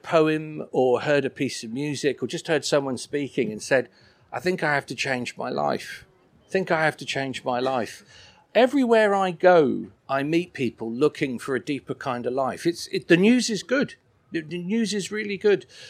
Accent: Torquay, South West England, United Kingdom; I grew up in Torquay in Devon, and I went to Upton Vale Baptist Church

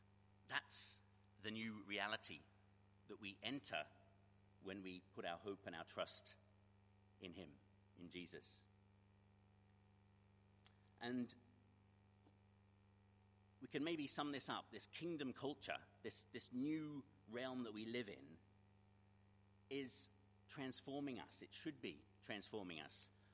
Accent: Australia; moved away; Of course, I'm not from here originally. Been here 20 years, so this is my new home, but originally I grew up in Australia.

